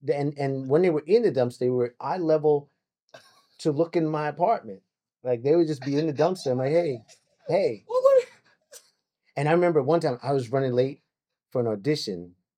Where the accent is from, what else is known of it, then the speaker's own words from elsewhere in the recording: Queens, New York, United States; I'm from New York.